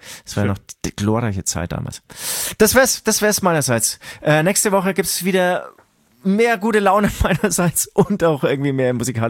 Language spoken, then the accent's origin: German; Munich, Bavaria, Germany; Ich komme ja hier aus Untergiesing und das ist eigentlich wie so ein kleines Dorf. Jeder kennt jeden